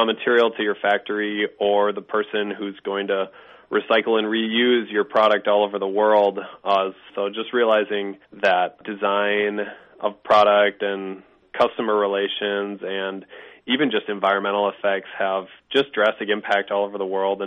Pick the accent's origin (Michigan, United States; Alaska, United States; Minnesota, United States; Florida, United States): Minnesota, United States; I grew up in Minnesota, and so Wisconsin has always kind of been a rival state